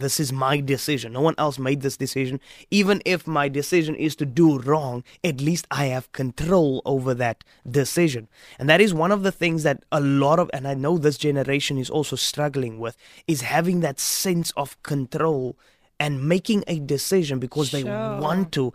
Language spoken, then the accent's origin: English; Strand, Western Cape, South Africa; also born or lived in Stellenbosch; Fast forwarding, we were growing up in Strand. We left Strand because my mom and my dad